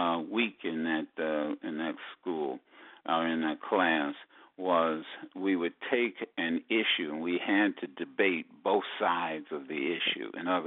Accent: Dayton, Ohio, United States; when I grew up, I had a big, big, major drug problem when I was a young person growing up in Dayton.

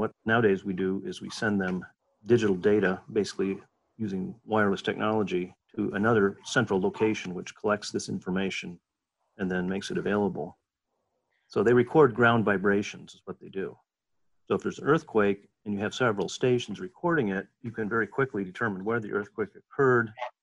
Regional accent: California, United States; I grew up in California, so we had earthquakes out there.

